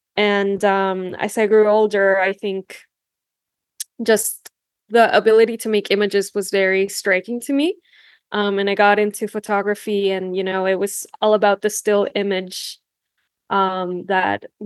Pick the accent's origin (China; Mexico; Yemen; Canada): Mexico; Tijuana, Baja California; now in Los Angeles, United States; I'm a filmmaker from Tijuana, Baja California, currently living in Los Angeles.